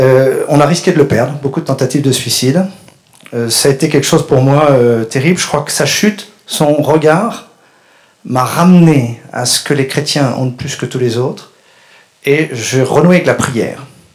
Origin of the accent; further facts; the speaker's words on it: France; Je suis français, né dans une famille catholique, j'ai été élevé chez les maristes et les jésuites.